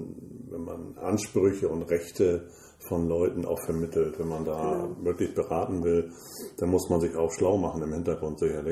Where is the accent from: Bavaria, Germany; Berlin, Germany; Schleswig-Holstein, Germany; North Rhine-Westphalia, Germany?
Schleswig-Holstein, Germany; Ahrensburg; ich bin wirklich ganz geboren hier in Altresenburg, die ersten 4 Jahre aufgewachsen, Stutzenstraße zur Welt gekommen im Krankenhaus und dann immer hier geblieben, Studium in Lübeck ein bisschen